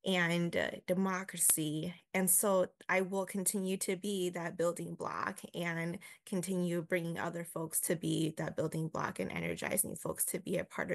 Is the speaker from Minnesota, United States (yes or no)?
yes; Duluth, Minnesota, United States; born there; I grew up as a mom, daughter of refugees. I was born in Duluth. I have four siblings. My parents came here in the late 1980s and we were never politically involved.